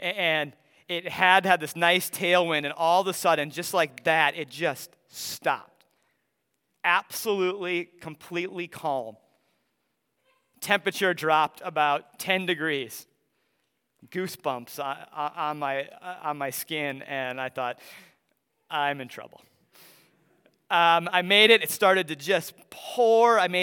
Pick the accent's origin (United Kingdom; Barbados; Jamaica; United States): United States; Wisconsin; before my parents moved out of my hometown near La Crosse